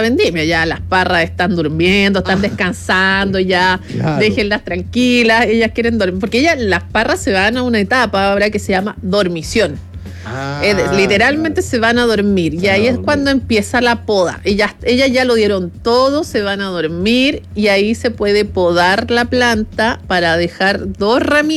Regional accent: Santiago, Santiago Metropolitan Region, Chile; las personas que somos de Santiago no conocemos comúnmente lo que es Neuquén

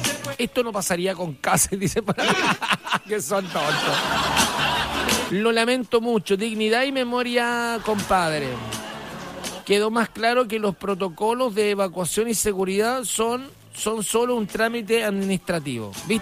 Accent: Chile; Pero como somos chilenos, siempre le doblamos la mano al destino

